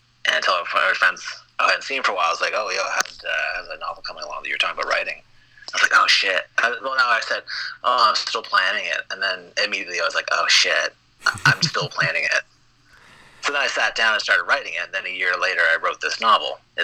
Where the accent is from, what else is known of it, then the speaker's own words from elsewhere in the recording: Canada; I'm Canadian, ooh, and the idea of there being a Canadian superhero team